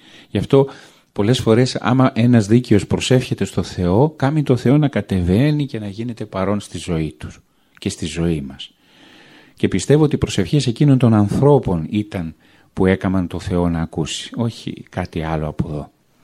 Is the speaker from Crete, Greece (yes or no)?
yes; Crete, Greece; Λέω είμαστε από την Ελλάδα και εγώ συγκεκριμένα τους λέω είμαι από την Κρήτη.